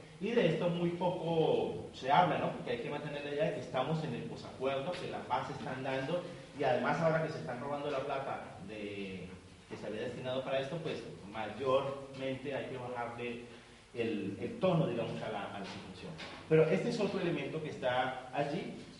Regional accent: Popayán, Cauca, Colombia; Popayán es una ciudad, yo vengo de Popayán, que es una ciudad más o menos de 250.000 habitantes.

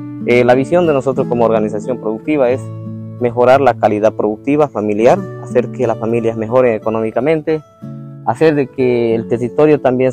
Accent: Ñancaroniza, Chuquisaca, Bolivia; Vengo de la comunidad de Ñancaroniza, una comunidad guaraní

